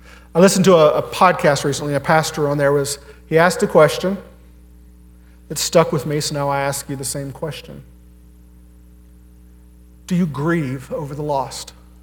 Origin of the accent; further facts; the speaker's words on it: Dickson, Tennessee, United States; Dixon's home. I grew up in Dixon. Went to high school in Dixon. I am a Cougar. This is pre-Creekwood, so no judgment. This is home.